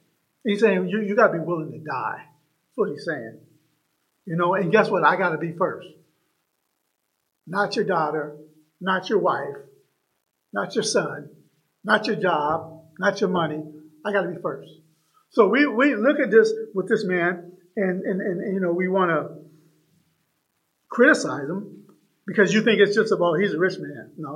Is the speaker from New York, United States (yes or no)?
no; Seattle, Washington, United States; I come from the city. I come from Seattle.